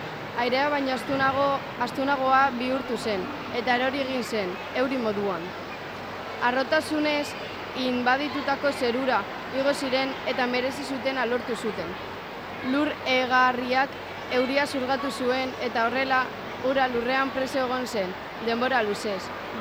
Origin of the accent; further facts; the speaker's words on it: Barakaldo, Basque Country, Spain; Barakaldokoa.